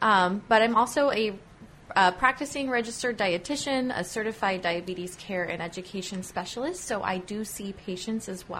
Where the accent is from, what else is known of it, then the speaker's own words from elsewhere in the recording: Kansas, United States; I actually am from the Midwest. So I grew up in Southwest Kansas and I went to school at Kansas State University.